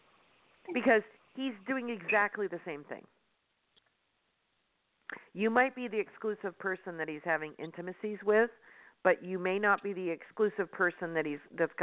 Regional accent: Las Vegas, Nevada, United States; See, I'm from Vegas, so I use gambling terms.

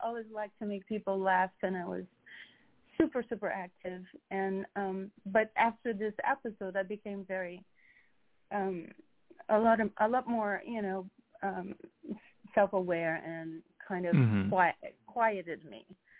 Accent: Rio de Janeiro, Brazil; So, yeah, growing up in Brazil was, I grew up very freely, because there was not a lot of structure. I was in, a lower middle class family and went to public school for 4 hours a day.

